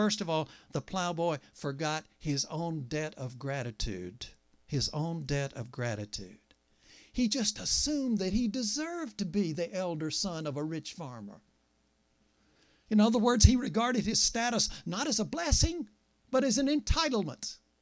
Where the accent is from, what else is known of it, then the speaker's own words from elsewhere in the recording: South Carolina, United States; 1 year ago, in my home state of South Carolina